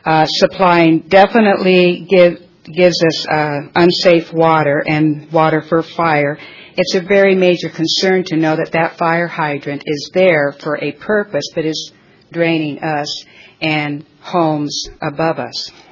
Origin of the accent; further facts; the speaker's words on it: California, United States; I was born and raised in San Joaquin County.